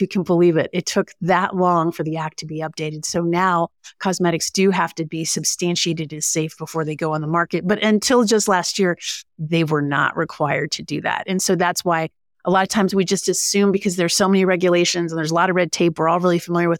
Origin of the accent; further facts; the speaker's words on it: Tennessee, United States; So I'm originally from East Tennessee.